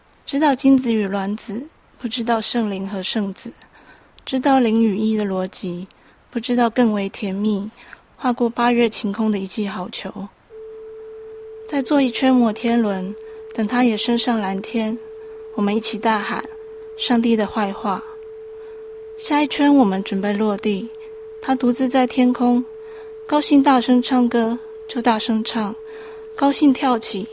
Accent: Taiwan; 我是来自台湾的女诗人。

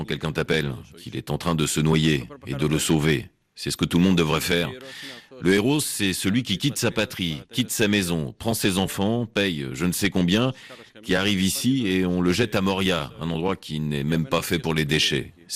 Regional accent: Skala Sykamineas, North Aegean, Greece; je viens de Skala Sikamias et je suis pêcheur.

